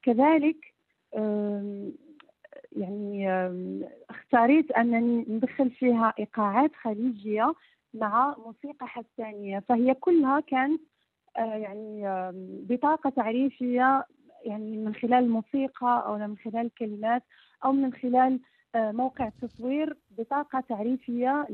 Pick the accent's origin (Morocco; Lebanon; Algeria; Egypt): Morocco; Dakhla, Dakhla-Oued Ed-Dahab; وسجلته وصورته في مدينة الداخلة اللي هي مدينتي اللي كبرت فيها واللي كنت افتخر بها, جوهرة الصحراء.